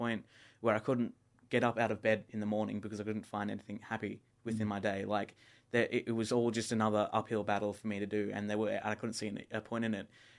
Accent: Redcliffe, Queensland, Australia; I was going to school at a school in the Brisbane suburbs, and I was heading from Redcliffe, so it was an hour-long train ride and stuff every day

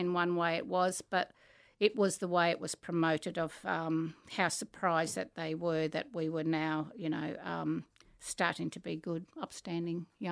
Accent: Queensland, Australia; also born or lived in Darwin; I was born in Darwin, I had quite some years here in Queensland, but around, you know, Charters Towers, Eyre, Home Hill, Townsville. As you know, I mean, I was born in the 50s

